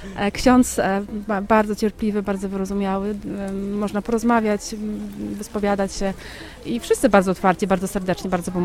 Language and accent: Polish; Kalisz, Greater Poland Voivodeship, Poland; I dlatego jesteśmy akurat z Kalisza